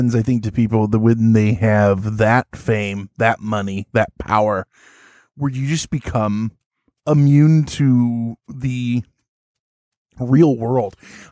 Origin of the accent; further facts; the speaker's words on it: Springfield, Illinois, United States; We're from Springfield, Illinois.